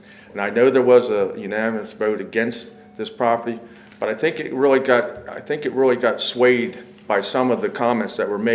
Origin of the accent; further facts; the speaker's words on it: Rehoboth Beach, Delaware, United States; I'm born and raised in Sussex County in the Rehoboth Beach, Delaware area.